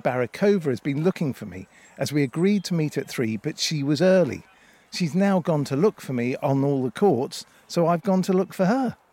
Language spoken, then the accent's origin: English; United Kingdom; I'm British and we've been brought up to believe that it's special